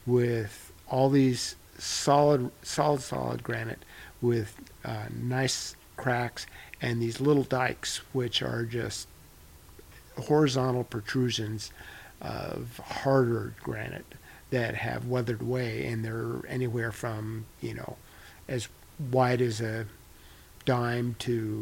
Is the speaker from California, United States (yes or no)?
yes; California, United States; also born or lived in Nebraska; I grew up in California. Well, I was born in Nebraska, but grew up in California from age 6 on.